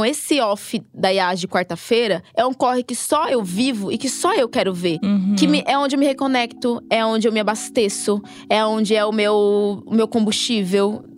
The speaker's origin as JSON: {"language": "Portuguese", "region": "Minas Gerais", "country": "Brazil", "said": "eu sou mineira, né? Sou de Minas, né? Minha família é de Minas."}